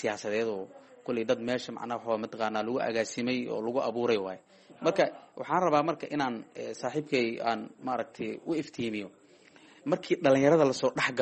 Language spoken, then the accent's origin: Somali; Jowhar, Hirshabelle, Somalia; born there; Marka anigu ahaantii magaalada bulshada Jowhar aan ku dhashay